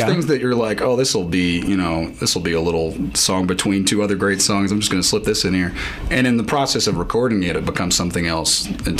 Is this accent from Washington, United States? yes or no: no; Houston, Texas, United States; So I was raised in Houston, Texas, so I listened to a lot of country growing up.